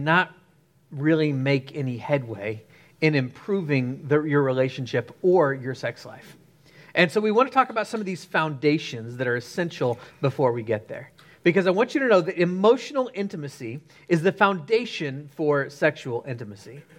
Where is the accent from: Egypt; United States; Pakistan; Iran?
Egypt; I was raised in Egypt. And so this is a regular sight that we would see.